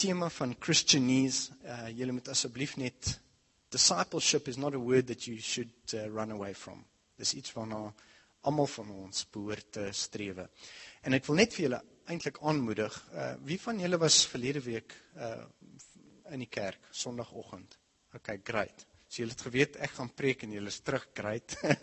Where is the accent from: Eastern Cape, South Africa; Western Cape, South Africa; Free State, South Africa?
Western Cape, South Africa; Stellenbosch; first language English; Afrikaans is a second language; ek het in Stellenbosch groot geword, en daar weet julle allemaal, is taal 'n groot kwestie, het gaan hof toe, is het Engels, is het Afrikaans, ek weet nie, eintlik nie, maar Afrikaans is nie my huistaal nie, ek is Engels groot geword, ek het Stellenbosch school